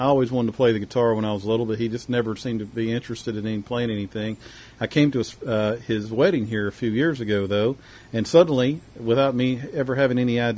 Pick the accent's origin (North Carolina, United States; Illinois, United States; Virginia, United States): North Carolina, United States; now in Georgia, United States; You know, Brent and I grew up together there in North Carolina and we're very close. But as adults, we moved pretty far away from each other. He to Idaho, me to Georgia.